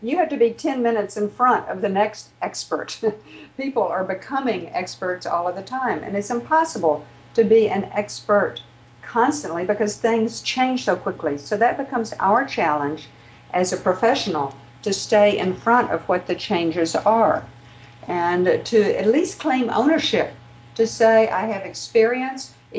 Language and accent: English; the South, United States; accent: southern; My southern accent can put more vowels in there than typically needs to.